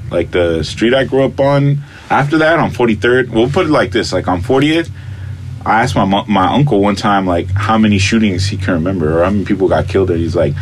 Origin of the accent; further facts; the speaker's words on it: Los Angeles, California, United States; I didn't grow up in East LA. I grew up in South Central. You know how it is, South Central, Linden Park. We're closer to Mexico culturally.